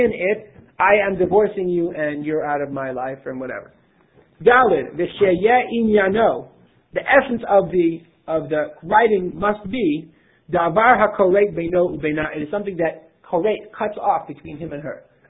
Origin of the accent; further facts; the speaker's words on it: Silver Spring, Maryland, United States; I grew up in Silver Spring, Maryland, and the rabbi of our high school was the rabbi of the shul, Rabbi Einemer